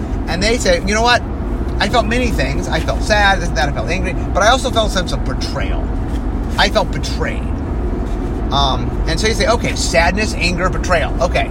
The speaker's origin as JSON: {"language": "English", "town": "Cleveland", "region": "Ohio", "country": "United States", "tie": "born or raised there", "said": "So I grew up in Cleveland, Ohio. There's a place called the Cleveland Playhouse."}